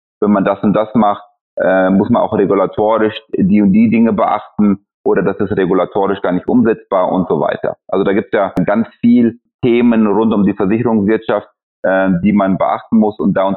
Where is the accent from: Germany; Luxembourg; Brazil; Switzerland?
Switzerland; Als Schweizer